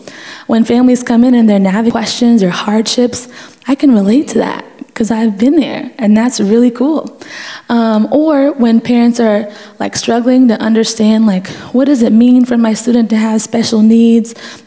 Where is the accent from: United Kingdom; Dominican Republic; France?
Dominican Republic; English is a second language; I'm from the Dominican Republic. I'm bilingual, I'm an immigrant